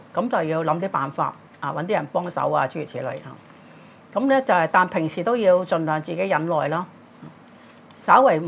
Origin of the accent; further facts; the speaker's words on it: China; 我哋中國人成日講痛苦啊，但佛教講嘅苦係好苦嘅